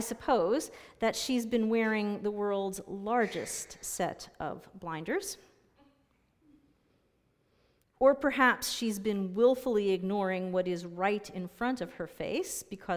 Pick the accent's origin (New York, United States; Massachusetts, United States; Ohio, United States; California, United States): New York, United States; I'm a New Yorker.